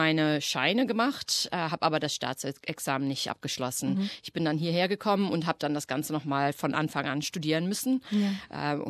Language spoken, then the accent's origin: German; Flensburg, Schleswig-Holstein, Germany; moved away as an adult; now in Australia; Also ich bin 1995 nach Australien ausgewandert. Ich komme ursprünglich aus Flensburg, an der dänischen Grenze. Bin da zur Schule gegangen, ich habe eine Waldorfschule besucht und habe dann in Passau in Bayern Jura studiert.